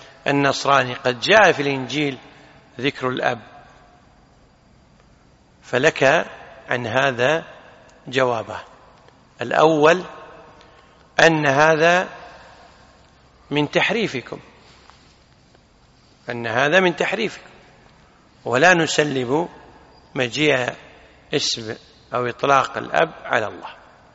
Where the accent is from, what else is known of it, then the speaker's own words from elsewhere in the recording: Kuwait; مثلا عندنا في الكويت شي يقولون عطى الله، صح.